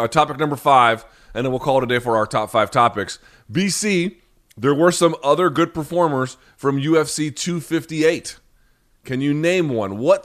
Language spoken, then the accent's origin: English; New Delhi, Delhi, India; born there; Not my hometown, but I was born in New Delhi.